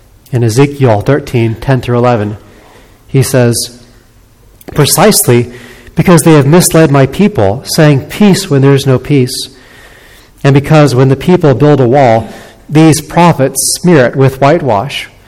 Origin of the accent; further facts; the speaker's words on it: United States; And so I'm very thankful that as an American, we have laws that protect those who are innocent.